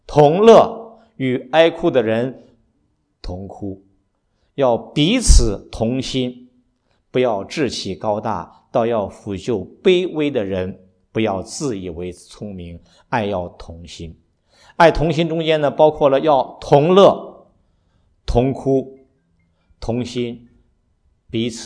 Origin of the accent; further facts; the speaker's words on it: Shaanxi, China; accent: Shaanxi; 我们陕西话来讲，眼睛就长哪儿去了？